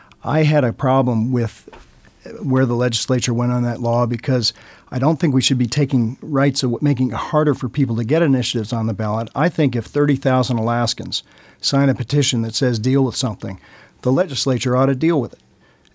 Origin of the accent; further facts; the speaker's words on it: East Coast, United States; born there; And that's why, as a Westerner, I'm glad to have it. We didn't, I was born on the East Coast, and while we had referendums, they were usually on, you know, bond issues and things like that.